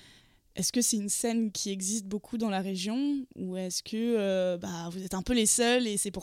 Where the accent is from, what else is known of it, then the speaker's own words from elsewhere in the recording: Paris, Île-de-France, France; Moi, je suis parisienne